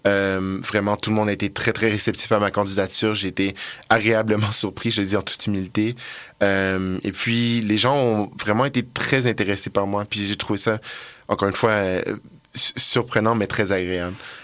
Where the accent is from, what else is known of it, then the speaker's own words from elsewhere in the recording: Montreal, Quebec, Canada; Donc moi, comme je l'ai expliqué, je viens de Montréal et puis j'ai l'intention de mm-hmm. retourner à Montréal